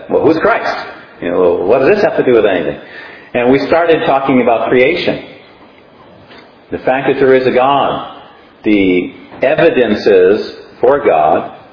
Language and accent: English; Northeast, United States; born there; I was born in Northeast United States, farming communities, meat and potatoes type of person.